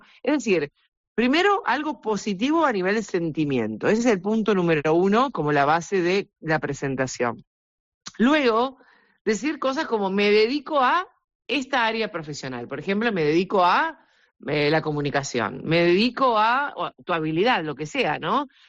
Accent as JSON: {"language": "Spanish", "country": "Argentina", "said": "Así que hice como un raconto de toda la historia de la radio en mi país, en Argentina, pero ahora aquí también."}